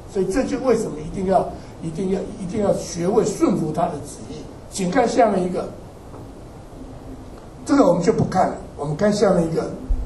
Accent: China; 我们中国人讲不能逃离怎么样如来掌

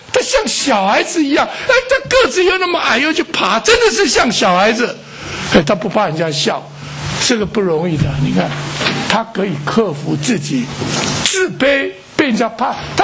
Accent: China; 这个迷信有时候我们从中国来的，对不对？

